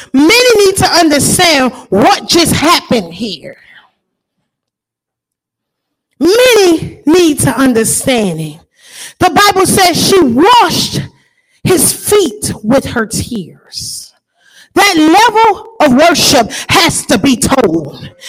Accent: New Orleans, Louisiana, United States; it's a more of a cultural thing where I'm from. I grew up in New Orleans, and people would say, mind your business.

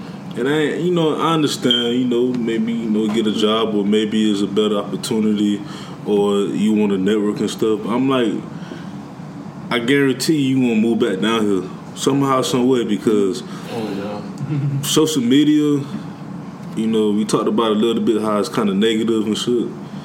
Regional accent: Miami, Florida, United States; Miami, huh? I'm like, yeah, I'm from Miami. Like I'm from Florida.

